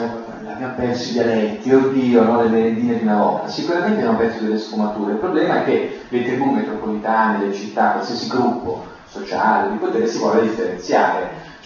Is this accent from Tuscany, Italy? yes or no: no; Milan, Lombardy, Italy; also born or lived in Rome; Sono nato a Milano fine 18, poi dal 18 al 31 ho vissuto a Roma, un grande Erasmus è stato per me, e poi sono tornato a Milano